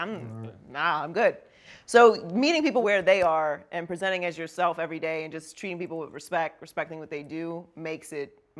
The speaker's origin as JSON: {"language": "English", "town": "Pittsburgh", "region": "Pennsylvania", "country": "United States", "tie": "born or raised there", "said": "I grew up in Pittsburgh."}